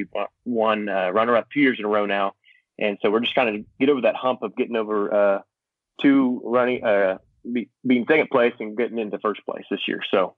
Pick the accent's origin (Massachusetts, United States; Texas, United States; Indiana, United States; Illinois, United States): Texas, United States; Well, if Dave's there, I'm from a city north of Dallas.